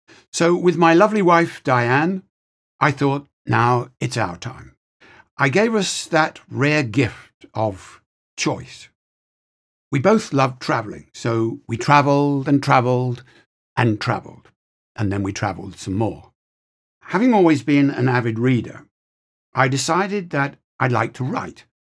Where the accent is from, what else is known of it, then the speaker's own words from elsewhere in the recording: London, United Kingdom; born there; I was born in London into what's called the working class.